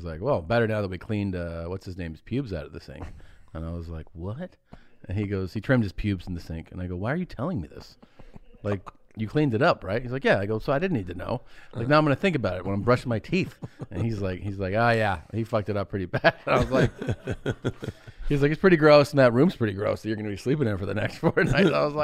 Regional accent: Ohio, United States; Wow, big endorsement, man, from my home state. All right. Yeah, I think you like Ohio more than I do.

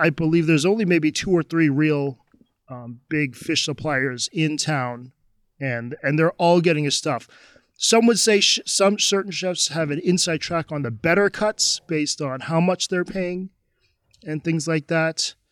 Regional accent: United States; And being an American, obviously this was, took me a while to talk myself into doing this.

